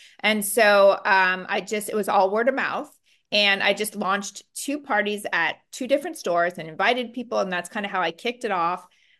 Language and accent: English; California, United States; Like I said, I'm from California. I don't know if I said that, but I am from California.